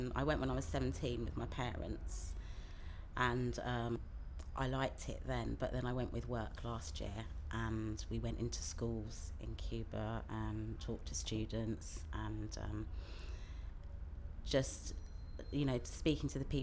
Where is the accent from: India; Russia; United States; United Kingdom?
United Kingdom; Acton, London; I'm an only child. I've been most of my life been in West London, different parts of it, but I grew up in Acton and I'm back in Acton now.